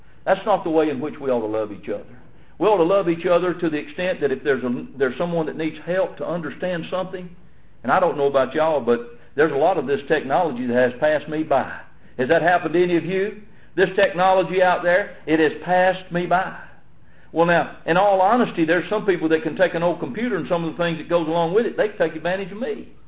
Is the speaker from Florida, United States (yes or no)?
no; Alabama, United States; I'm from Cherokee County down here in Alabama.